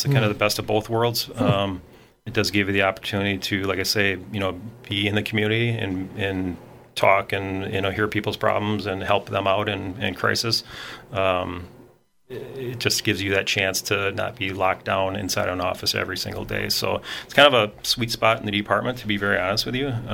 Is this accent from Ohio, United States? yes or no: no; Wisconsin Rapids, Wisconsin, United States; I was born and raised in Wisconsin Rapids. Still currently live in the area, in the county here.